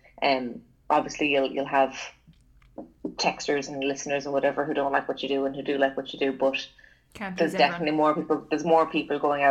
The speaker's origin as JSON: {"language": "English", "country": "Ireland", "said": "and I think as Irish people as well, particularly, we love feeding into being like shite, and we love bad news for whatever reason."}